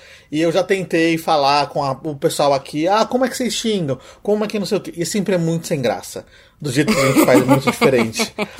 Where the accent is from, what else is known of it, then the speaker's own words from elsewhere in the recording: São Paulo, Brazil; eu sou de São Paulo, tá, gente? Então lá em São Paulo... Eu falo desse jeito, mas em outros lugares do Brasil não é assim que fala.